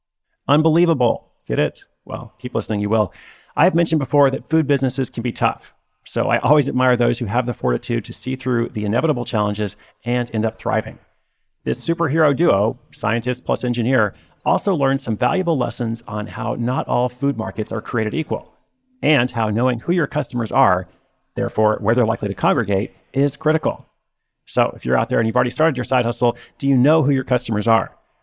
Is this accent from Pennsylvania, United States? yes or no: no; Portland, Oregon, United States; went to Boston, San Francisco, and my hometown, Portland, Oregon.